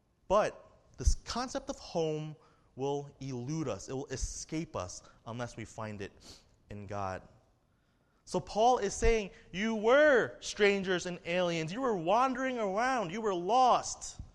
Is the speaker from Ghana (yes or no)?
no; Staten Island, New York, United States; born there; I was born in America, born in Staten Island, New York.